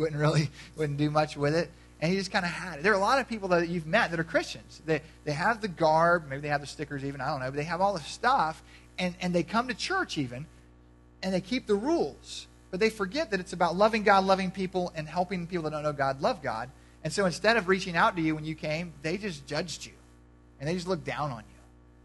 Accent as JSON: {"language": "English", "country": "United States", "said": "I think that's a great thing because I'm an American and we should do that."}